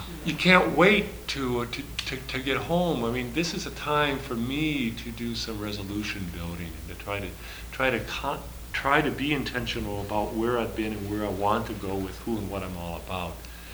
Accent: Albuquerque, New Mexico, United States; I go to Minnesota, I'm from Albuquerque, I go to Minneapolis in the wintertime

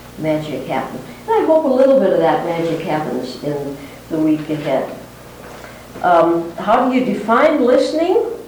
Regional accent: South Dakota, United States; I'm from South Dakota, they're from Southern California.

